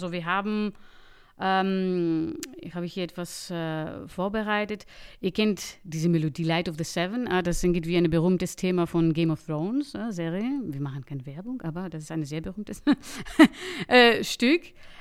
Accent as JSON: {"language": "German", "town": "Athens", "region": "Attica", "country": "Greece"}